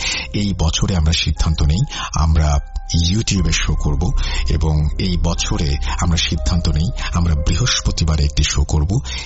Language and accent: Bangla; Kolkata, West Bengal, India; আমার বাড়ি কলকাতা।